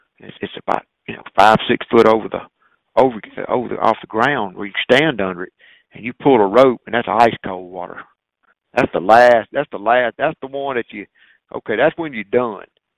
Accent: Mississippi, United States; You know, I'm from Mississippi. I, you know, this ain't nothing.

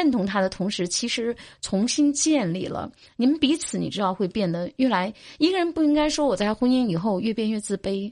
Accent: Beijing, China; 你像我们北京人跟人讲，一个那个跨栏背心

